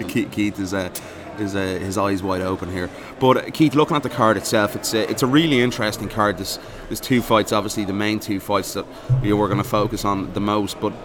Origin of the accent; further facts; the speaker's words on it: Ireland; Obviously, being Irish, and obviously covered the sport for 2 years, the fact that, you know, it's coming back to our homeland